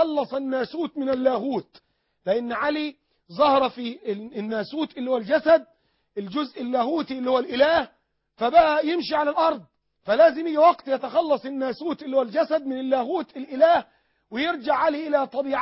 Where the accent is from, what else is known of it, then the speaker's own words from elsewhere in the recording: Sohag, Sohag Governorate, Egypt; واحنا جايين من سوهاج